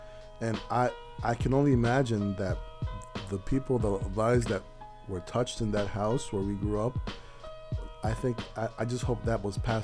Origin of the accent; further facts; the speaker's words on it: Norwalk, United States; I remember our home in Norwalk, growing up on Ely Avenue, it was a home where many of not only our family members came to for the first time